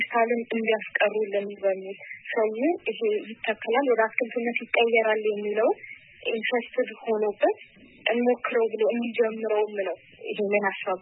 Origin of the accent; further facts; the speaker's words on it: Hawassa, Sidama, Ethiopia; እኔ ማለት ተወልጄ ያደኩት ሐዋሳ ነው። ከሶስት ወቶቼ ጋር ነው ያደኩት።